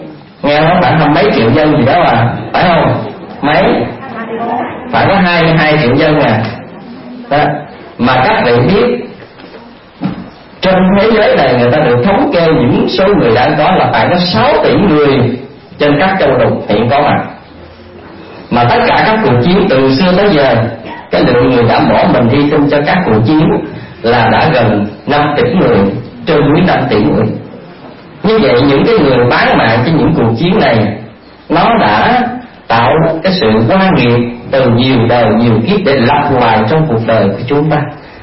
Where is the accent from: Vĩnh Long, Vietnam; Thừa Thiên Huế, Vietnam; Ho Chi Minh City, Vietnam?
Vĩnh Long, Vietnam; đại quê tôi đại Vĩnh Long à, chính tỉnh miền Tây rồi nhớ đồng bằng sông Cửu Long.